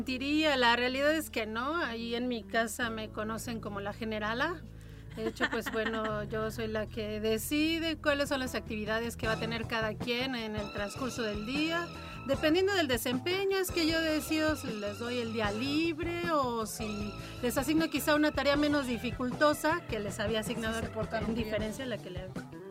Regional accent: Coacalco, State of Mexico, Mexico; De Coacalco.

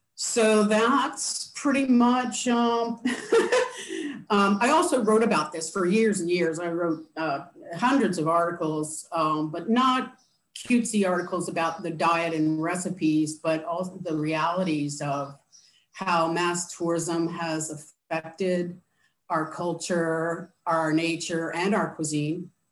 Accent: Washington, District of Columbia, United States; I grew up in Washington, D.C., so that's what you do.

